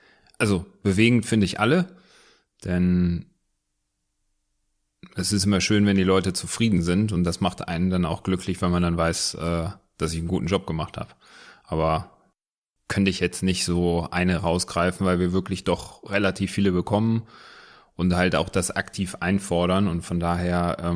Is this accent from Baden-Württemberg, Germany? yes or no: no; Wuppertal, North Rhine-Westphalia, Germany; born there; Gebürtig aus Wuppertal.